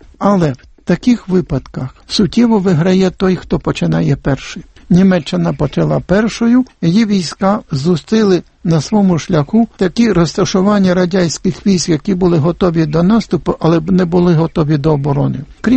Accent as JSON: {"language": "Ukrainian", "town": "Kremenets", "region": "Ternopil Oblast", "country": "Ukraine", "tie": "born or raised there", "said": "Я сам з Волині, ми жили на Волині, в Кременці"}